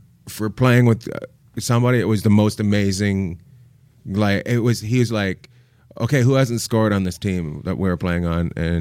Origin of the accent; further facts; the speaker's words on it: Terrace, British Columbia, Canada; And I went up and I did a show in my hometown at Terrace, and we sold 650 tickets